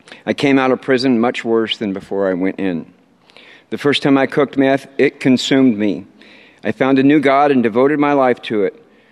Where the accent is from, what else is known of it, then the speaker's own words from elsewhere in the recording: Portland, Oregon, United States; I grew up in Southeast Portland, and at 12 years old, drugs started to show up around school and my friend group.